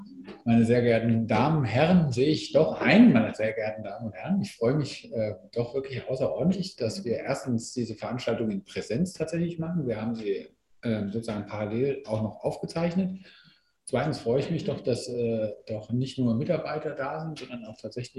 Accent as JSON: {"language": "German", "town": "Frankfurt am Main", "region": "Hesse", "country": "Germany", "said": "Ich komme aus Frankfurt am Main. Man hört es, dass ich aus Deutschland komme. Man hört nicht, dass ich aus Frankfurt am Main komme, zum Glück, sonst würde ich Hessisch sprechen."}